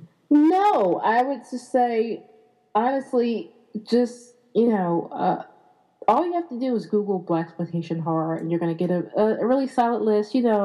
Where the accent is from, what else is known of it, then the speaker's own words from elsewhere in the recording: Philadelphia, Pennsylvania, United States; Philadelphia, so that's always, there's always pride when I find out that certain actors that I've enjoyed are from my hometown.